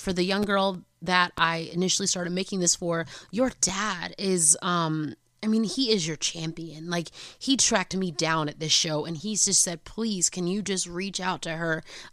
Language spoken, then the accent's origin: English; Atlanta, Georgia, United States; And mind y'all, I'm from Atlanta, so I was like, what's happening right now?